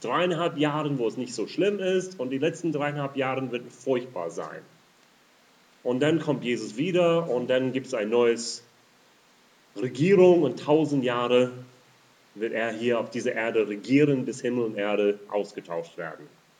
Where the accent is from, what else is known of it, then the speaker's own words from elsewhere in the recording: United States; German is a second language; In den Vereinigten Staaten, wo ich aufgewachsen bin